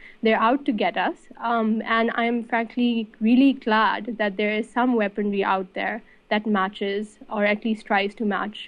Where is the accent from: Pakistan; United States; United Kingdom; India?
Pakistan; as a Pakistani, my interest is that my country